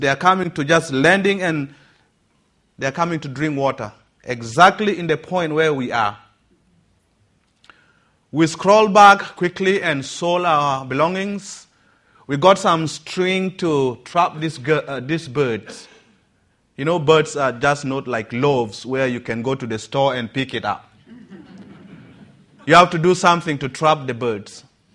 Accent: South Sudan; moved away as an adult; And so I'm born and raised in South Sudan. I grew up in the family of not a Christian.

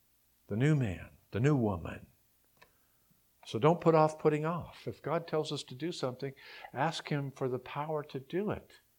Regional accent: Canada; I'm Canadian.

